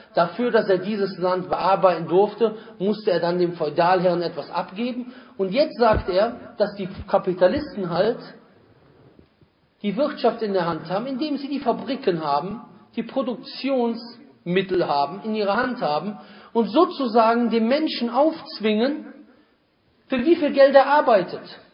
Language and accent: German; Rhineland, Germany; accent: Rhineland; Naja, aber mein Akzent, den kann man nie verstecken. Den hört man sogar, wenn ich Arabisch und Englisch rede. Da hört man sogar raus, dass ich aus dem Rheinland komme.